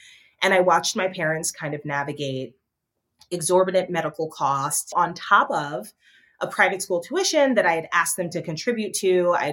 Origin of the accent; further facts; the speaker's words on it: South Orange, New Jersey, United States; I grew up in South Orange, New Jersey, which is about 15 minutes outside of New York by train.